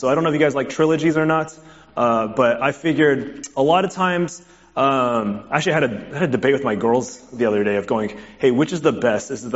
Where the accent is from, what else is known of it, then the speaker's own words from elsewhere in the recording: Houston, Texas, United States; I'm a native Houstonian. I grew up in Alief, so just not too far away from here.